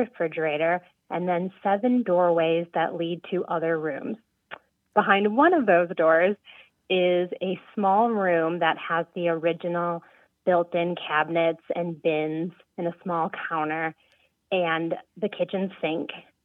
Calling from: Columbus, Wisconsin, United States; I'm calling from Columbus, Wisconsin.

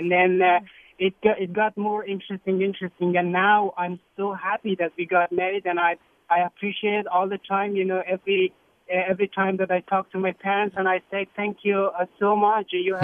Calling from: Afghanistan; English is a second language; moved away; I'm from Afghanistan

